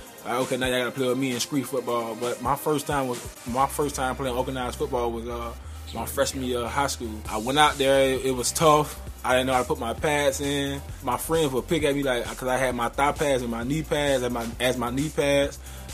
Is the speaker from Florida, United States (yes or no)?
yes; Miami, Florida, United States; I was born and raised in Miami, Florida.